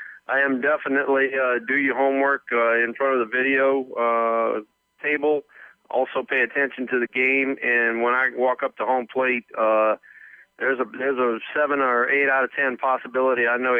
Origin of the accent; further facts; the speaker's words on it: the South, United States; I'm from the South, and like I said, went to school in Mississippi, so I was a little bit of a redneck.